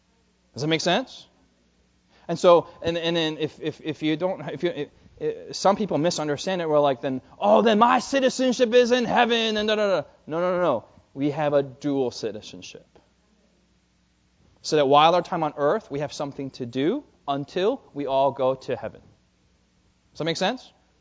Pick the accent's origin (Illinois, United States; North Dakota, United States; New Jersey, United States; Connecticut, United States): New Jersey, United States; also born or lived in Queens, New York; I'm Korean. I'm an American born in the United States, born in New York City, Queens, born and raised in New Jersey, living in Maryland